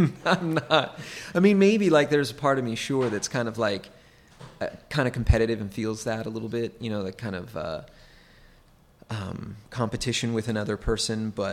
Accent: United States; I'm American, so I can say that. I'm American.

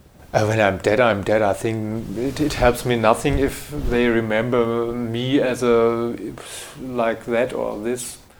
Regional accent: Germany; first language German; English is a second language; And so I'm living in language and in my mother language. Okay, I could live in Switzerland or Austria. This is also German speaking, no problem.

